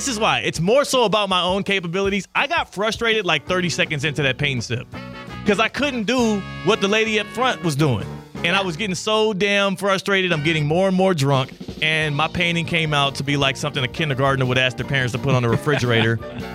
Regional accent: Miami, Florida, United States; But yes, I will rock my hometown team here and there in opposing ballparks.

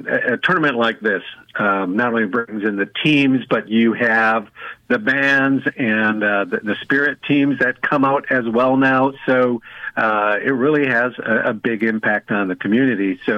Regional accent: Wisconsin, United States; now in Pensacola, United States; I'm originally from Wisconsin, so I just felt like I was back up north, back home.

